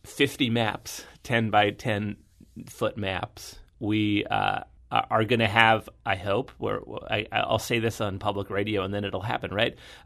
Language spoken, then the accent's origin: English; Canada; And I'm Canadian, so I also knew there was a hockey team.